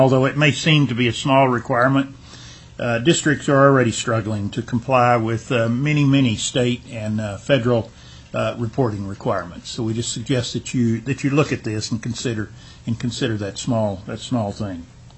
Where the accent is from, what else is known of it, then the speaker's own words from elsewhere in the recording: Kodiak, Alaska, United States; I know in my hometown of Kodiak, many students take welding, for instance, from Kodiak College